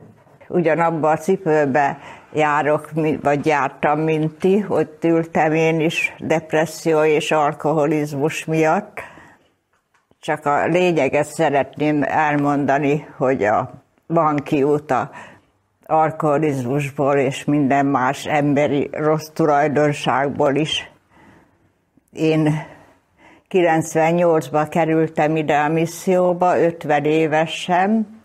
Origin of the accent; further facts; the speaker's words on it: Várpalota, Veszprém County, Hungary; born there; Várpalotán születtem, munkás családból származom